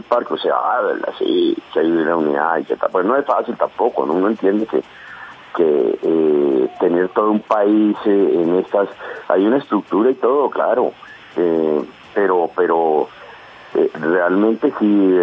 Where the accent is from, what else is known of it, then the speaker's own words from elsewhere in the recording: Colombia; Eso me duele a mí, como colombiano y como soldado.